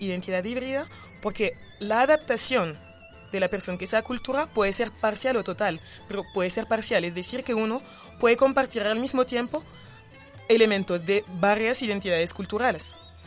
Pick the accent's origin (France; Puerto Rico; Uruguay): France; Spanish is a second language; Soy francesa porque muchísimas razones también.